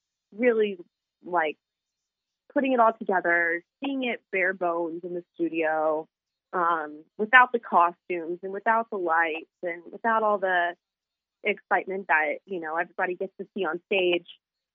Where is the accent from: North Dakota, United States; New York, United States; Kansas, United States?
Kansas, United States; Kansas City; Yeah, I grew up in the Kansas City area. I went to Shawnee Mission Northwest High School.